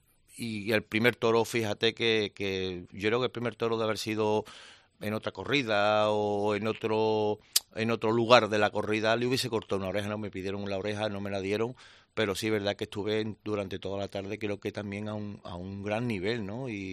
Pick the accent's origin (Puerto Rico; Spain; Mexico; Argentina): Spain; Madrid, Community of Madrid; soy de Madrid